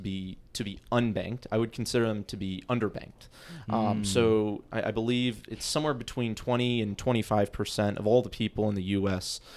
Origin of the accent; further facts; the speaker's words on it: Maryland, United States; also born or lived in Michigan; I'm originally from right outside Washington, D.C. In Maryland. I went and got my undergrad in Michigan at University of Detroit Mercy.